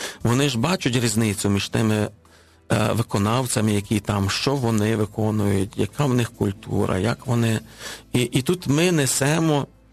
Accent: Western Ukraine, Ukraine; Я з Західної України.

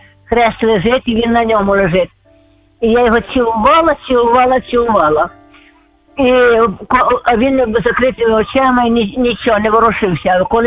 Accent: Chernivtsi Oblast, Ukraine; я з Чернівецької області. Я живу в лісі одна, уже з 89-го року.

